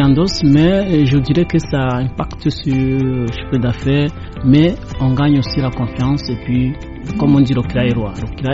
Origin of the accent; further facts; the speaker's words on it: Rwanda; qui ne savent pas que je suis un Rwandais